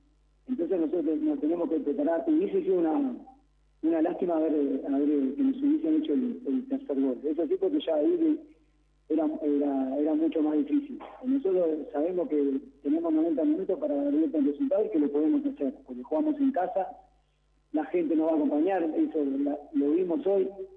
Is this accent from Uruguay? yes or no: yes; Uruguay; moved away; hace muchos años que estoy afuera, pero soy uruguayo